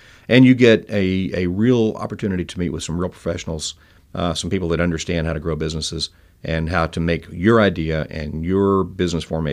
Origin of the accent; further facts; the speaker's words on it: Louisiana, United States; now in Mississippi, United States; You know, I'm from Louisiana, and all my LSU friends that – just for the record here, folks, in Mississippi, I'm from Louisiana.